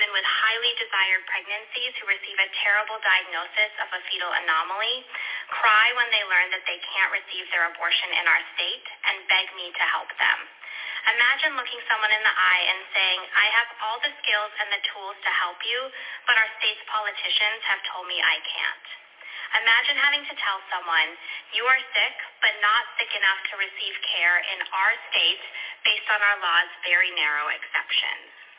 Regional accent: the South, United States; Growing up in the South, I saw firsthand the devastating impacts of restrictions on contraception and abortion care in the lives of real people, my friends, family, and people in my community.

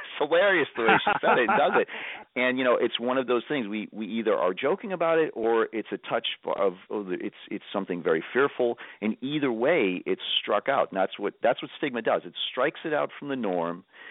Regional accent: Boston, Massachusetts, United States; I'm a Boston Irishman. That's how I introduce myself in Washington. I'm Boston Irish.

